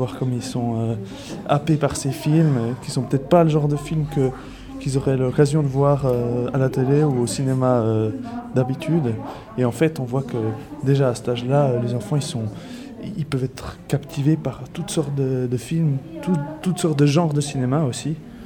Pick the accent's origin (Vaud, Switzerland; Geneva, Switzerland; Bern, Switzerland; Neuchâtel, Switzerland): Neuchâtel, Switzerland; La Chaux-de-Fonds; moi je viens de La Chaux-de-Fonds, et je me souviens très bien de ma première lanterne magique en tant que spectateur